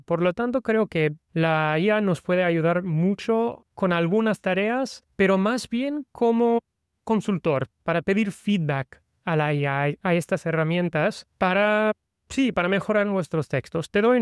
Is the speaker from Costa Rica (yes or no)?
no; Florida, United States; born there; Pues nací en Estados Unidos, en Florida, y siempre tenía esta pasión por los idiomas.